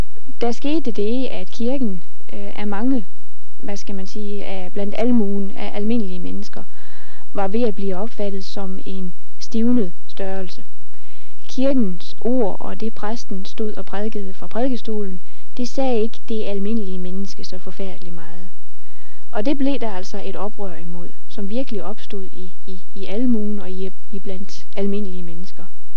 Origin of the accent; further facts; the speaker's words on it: North Denmark Region, Denmark; da jeg kommer fra Thy, er opvokset i Thy, så har jeg en interesse, en lokalhistorisk interesse i området her